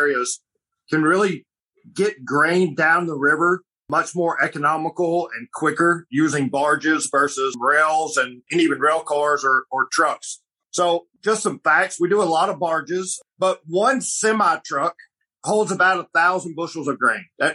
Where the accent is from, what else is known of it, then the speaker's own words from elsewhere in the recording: Arkansas, United States; So growing up in Arkansas